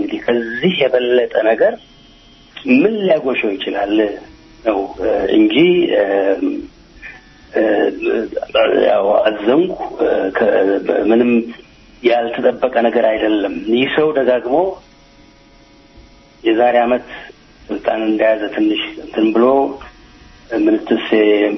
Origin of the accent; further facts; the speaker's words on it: Amhara, Ethiopia; እንደ ማንኛውም ሀገር ወዳድ ኢትዮጵያዊ እንደ አማራ ተወላጅ እነቴ እና ወላጆች የተሰደውበት ከመጡበት አካባቢ